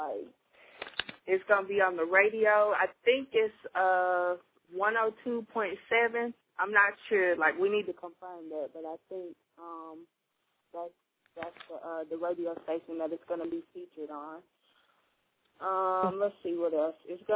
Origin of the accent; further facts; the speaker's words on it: Texas, United States; representing Texas, my home state.